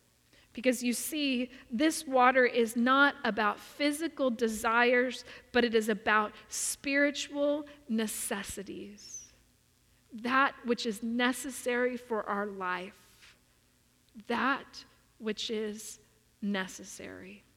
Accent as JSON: {"language": "English", "region": "California", "country": "United States", "said": "I'm always labeled as the Californian. Well, you're from California"}